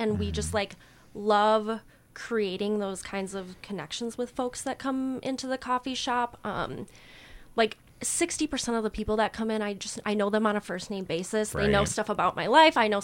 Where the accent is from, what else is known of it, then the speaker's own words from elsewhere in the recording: Stevens Point, Wisconsin, United States; So I'm from Central Wisconsin, Stevens Point, Wisconsin. I went to college at the University of Wisconsin, Stevens Point.